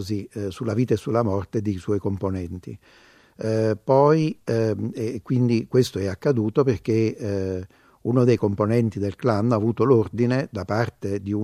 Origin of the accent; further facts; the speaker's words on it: Naples, Campania, Italy; sono napoletano e ho letto tante pubblicazioni